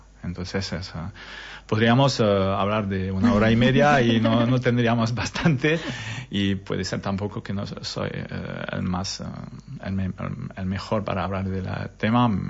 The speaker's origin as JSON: {"language": "Spanish", "country": "France", "second_language": "Spanish", "said": "Pero entre 2012 y 2016 me fui a trabajar en Francia, porque soy francés. Me fui a trabajar en Francia y volví a los fines de semana. Y he encontrado la capoeira en Montpellier, vivía en Montpellier"}